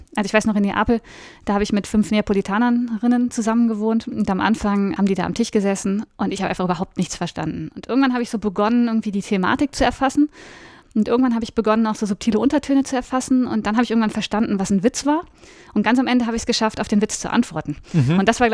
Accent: Cologne, North Rhine-Westphalia, Germany; Ich komme aus Köln und ich habe auch in Köln studiert.

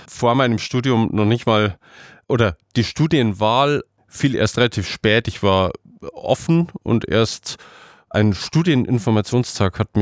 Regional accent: Passau, Bavaria, Germany; now in Munich, Germany; Nee, ich komme ursprünglich aus Passau.

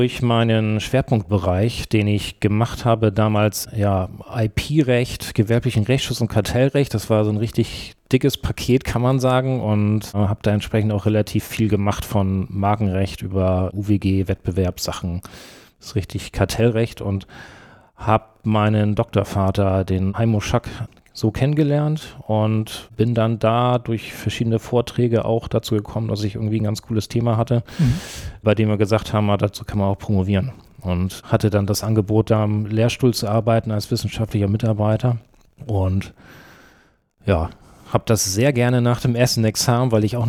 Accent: Schleswig-Holstein, Germany; born there; now in Hamburg, Germany; Ich komme tatsächlich gebürtig aus Schleswig-Holstein, ja, aus der Nähe von Kiel

